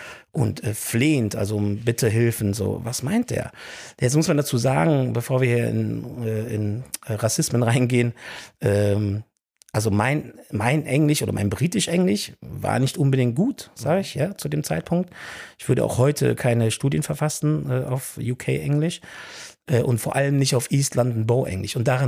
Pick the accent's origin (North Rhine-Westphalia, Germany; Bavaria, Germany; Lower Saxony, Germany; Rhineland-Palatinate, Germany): North Rhine-Westphalia, Germany; Cologne; ich komme ja eigentlich aus Köln oder bei Köln und war immer in Köln.